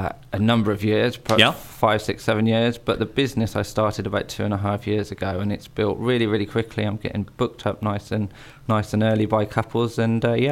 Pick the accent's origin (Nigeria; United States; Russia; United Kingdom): United Kingdom; South West England; I'm originally from the Cotswolds